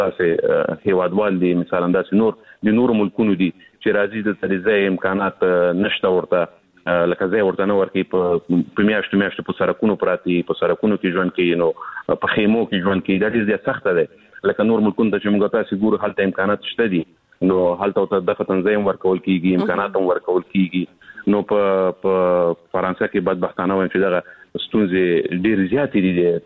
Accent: Afghanistan; زما هیواد ګران افغانستان ټول ماته یو رنګ دی. زه دا نو یم چې زه د کوم سیمې یم کوم منطقې یم زه افغان یم

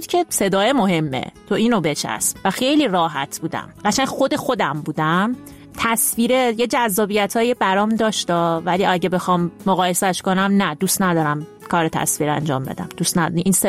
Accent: Iran; moved away as an adult; also born or lived in France; now in Prague, Czechia; سال 2015 بودش که از ایران اومدم بیرون رفتم فرانسه و اونجا دانشجو بودم 4 سال توی فرانسه بودم

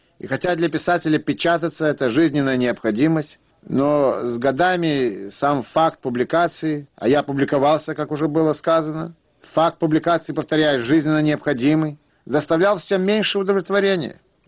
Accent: Odesa, Odesa Oblast, Ukraine; Мы вернулись в Одессу, в родной город.

